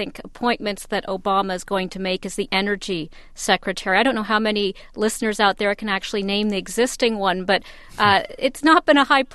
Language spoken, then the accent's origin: English; Canada; now in United States; And I'm Canadian, so I can't vote.